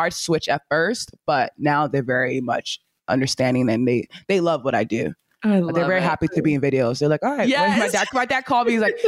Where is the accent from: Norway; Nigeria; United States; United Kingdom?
Nigeria; accent: Nigerian; where I say things in my Nigerian accent